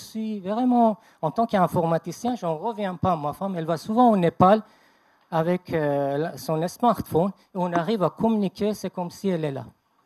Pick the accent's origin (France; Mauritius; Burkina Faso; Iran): Iran; moved away; Je suis aussi un Iranien. Voilà. J'ai quitté l'Iran il y a presque 40 ans, le 7 mars 1978.